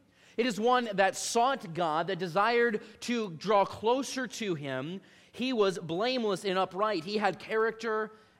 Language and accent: English; Midwest, United States; growing up in the Midwest where it's very flat, we have some rolling hills where I am from